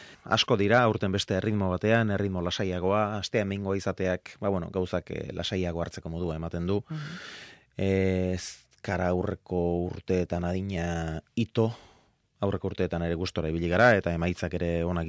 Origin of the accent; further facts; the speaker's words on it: Azpeitia, Basque Country, Spain; legez Azpeitiarra naiz, baina sustraiak kasi gehiago ditut Azkoitian, bakarrizketan ari naizenean, neure buruarekin izketan ari naizenean, batzuetan Azpeitieraz aritzen naiz, besteetan Azkoitieraz